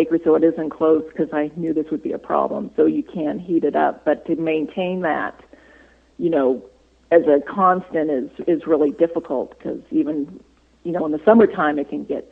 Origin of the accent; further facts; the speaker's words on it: California, United States; a lot of the things that, you know, I had growing up in California.